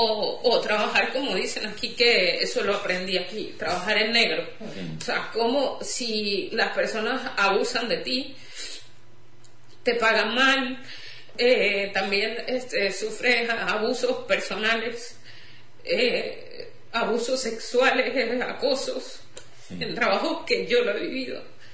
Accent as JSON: {"language": "Spanish", "country": "Venezuela", "moved": "yes", "said": "Yo tuve que salir de Venezuela, que es mi país de origen"}